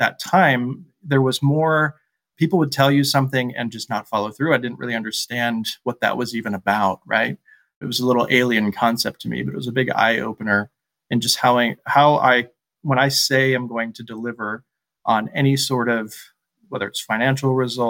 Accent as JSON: {"language": "English", "region": "Midwest", "country": "United States", "tie": "born or raised there", "said": "I really feel like that people business growing up in the Midwest led me to use that skill every single day"}